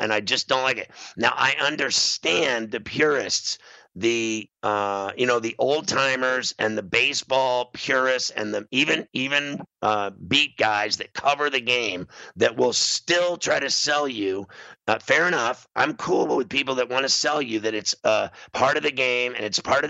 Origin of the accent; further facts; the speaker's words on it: Pittsburgh, Pennsylvania, United States; My experience is growing up in Pittsburgh as a kid, I'm a lot older than you by, like, you know, I think 15 years older than you or something like that.